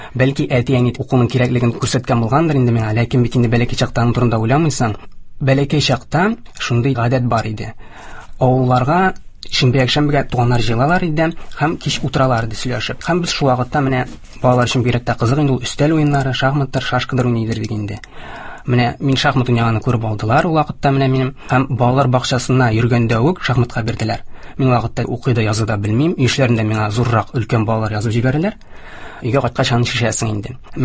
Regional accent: Aktanysh, Tatarstan, Russia; moved away as an adult; now in Kazan, Russia; Мин Актанышта тудым, Актанышта үстем. Актанышта беренче башлангыч һәм урта белемне алдым. Дөресрәк булыр инде, гомум урта белем бирү икенче мәктәбе дип әйтик. 2012 елда Казанга килдем.

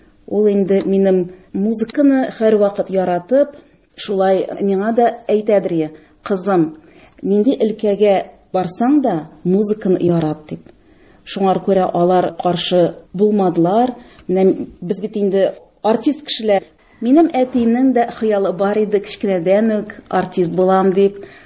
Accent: Kazan, Tatarstan, Russia; Мин Казанда туып үстем, белем алдым, музыка мәктәбендә укыдым.

